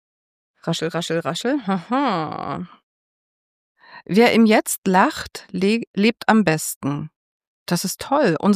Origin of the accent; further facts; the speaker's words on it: Thuringia, Germany; Ich bin ein Landei. Ich komme aus Thüringen, vom Land.